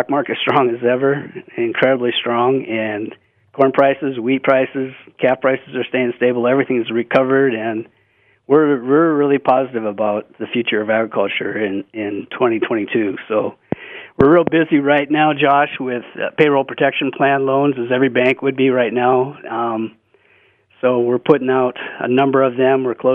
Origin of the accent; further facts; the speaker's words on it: Lewistown, Montana, United States; now in Billings, United States; You know, born and raised in Central Montana, fourth generation, grew up on a fourth generation ranch there in Lewistown.